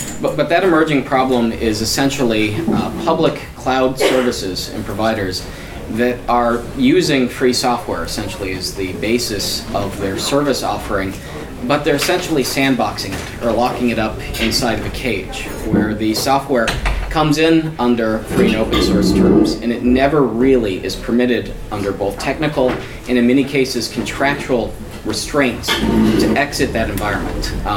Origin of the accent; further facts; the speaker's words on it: United States; I'm a attorney from the United States